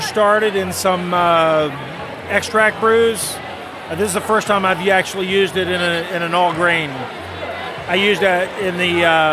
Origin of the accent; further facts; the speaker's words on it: Baltimore, Maryland, United States; I'm right here from Baltimore, Maryland.